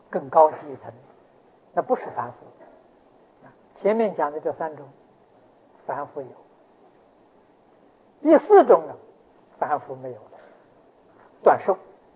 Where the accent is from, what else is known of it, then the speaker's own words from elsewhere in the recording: China; 我们中国人常讲啊，无债一身轻啊